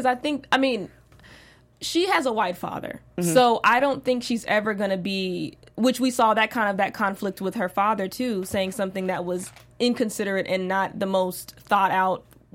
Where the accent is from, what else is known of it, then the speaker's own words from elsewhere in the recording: Midwest, United States; I mean, I'm from the Midwest, Southern Midwest.